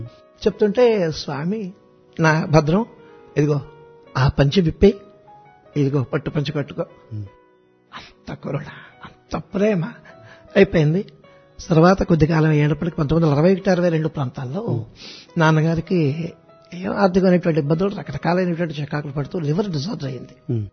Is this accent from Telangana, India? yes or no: no; Ainapuram, Andhra Pradesh, India; born or raised there